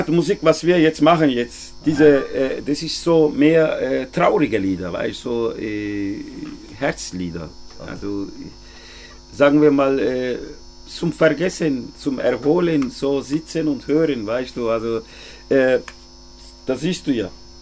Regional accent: Uşak, Uşak Province, Turkey; German is a second language; Ich komme aus der Türkei. Okay. Und zwar Uşak.

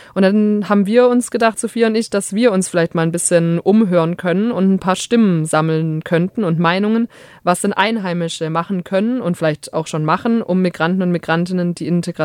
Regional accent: Germany; born there; Ich bin in Deutschland geboren und fühle mich in Deutschland zu Hause.

